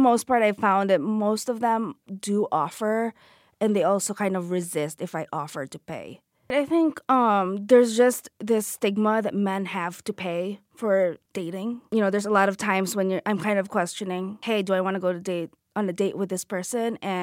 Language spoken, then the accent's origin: English; Philippines; I grew up in the Philippines